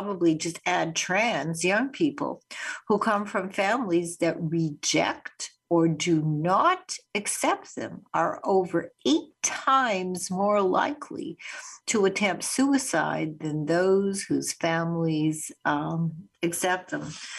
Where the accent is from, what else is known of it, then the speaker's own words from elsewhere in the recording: Winnipeg, Manitoba, Canada; we had huge numbers of children on the street that I grew up on in Winnipeg.